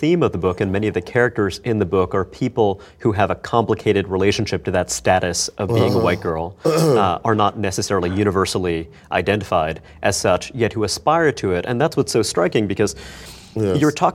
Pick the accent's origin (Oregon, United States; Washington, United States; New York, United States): New York, United States; Brooklyn; I did. I grew up in Brooklyn.